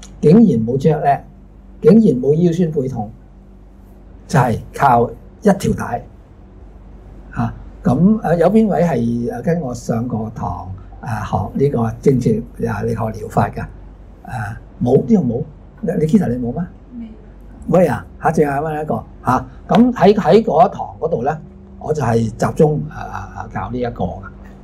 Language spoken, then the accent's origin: Cantonese; Hong Kong; 我哋身為香港人咧，係更加有責任嚇。